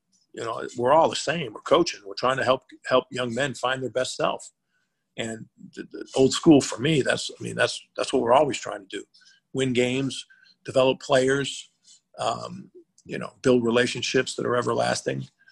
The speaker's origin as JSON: {"language": "English", "town": "Syracuse", "region": "New York", "country": "United States", "tie": "born or raised there", "said": "Well, I'm Irish. I grew up in an Italian neighborhood in Syracuse."}